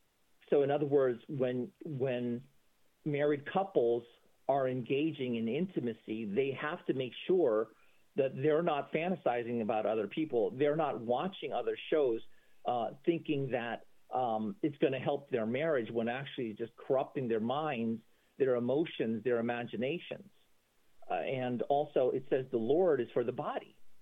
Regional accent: San Francisco, California, United States; moved away as an adult; I grew up there, and left after college.

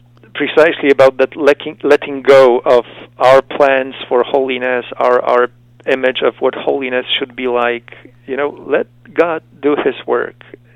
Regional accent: Poland; You know, I'm from Poland, and John Paul II was such a big influence on me as I was growing up

